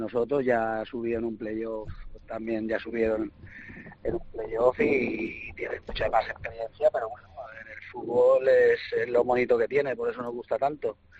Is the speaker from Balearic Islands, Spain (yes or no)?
yes; Porreres, Balearic Islands, Spain; yo voy porque es mi pueblo, o sea, yo me considero de ahí, tengo una casa ahí.